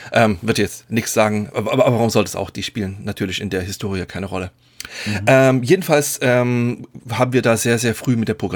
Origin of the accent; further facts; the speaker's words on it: East Germany, Germany; Ich bin ja in der DDR aufgewachsen